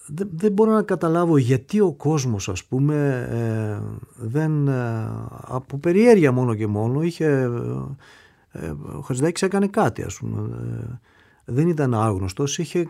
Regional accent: Ioannina, Epirus, Greece; εγώ ήμουν ένα λαϊκό παιδί που ήρθα από τα Γιάννηνα

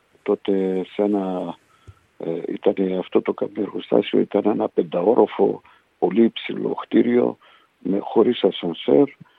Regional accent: Hungary; also born or lived in Poland; στην Πολωνία, εκεί παντρεύτηκαν οι γονείς μου και εκεί γεννήθηκα, στην Πολωνία, στην πόλη Κοζέλετ. Από εκεί σε ένα χρόνο μέσα μετακομίσαμε στην Ουγγαρία.

